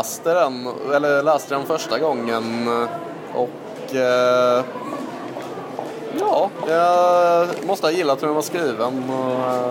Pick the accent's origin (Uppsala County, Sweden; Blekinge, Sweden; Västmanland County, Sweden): Uppsala County, Sweden; Uppsala; now in Gothenburg, Sweden; Nej, jag är inte göteborgare ursprungligen. Jag flyttade hit 2006. Jag är ursprungligen från Uppsala.